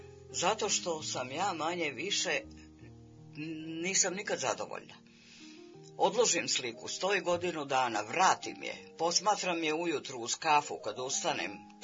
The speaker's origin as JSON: {"language": "Serbian", "town": "Bela Crkva", "region": "Vojvodina", "country": "Serbia", "tie": "born or raised there", "said": "u Beloj crkvi, odakle sam rodom."}